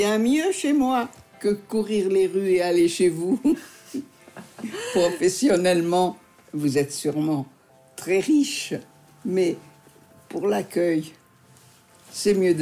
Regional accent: Alexandria, Alexandria Governorate, Egypt; born or raised there; also born or lived in Béziers

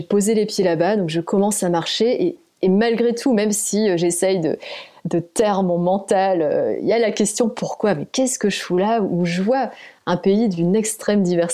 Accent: France; born there; Je suis née en France, mais multiculturelle

